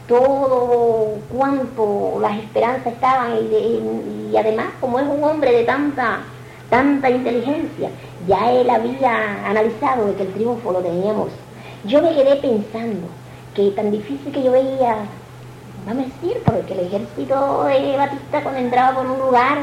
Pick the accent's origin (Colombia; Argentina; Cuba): Cuba; Mangos de Baraguá, Santiago de Cuba; Le voy a decir, yo nací en los Mangos de Baraguá a los 15 años. Allí participé como estudié en una escuelita hasta hacer tercer grado.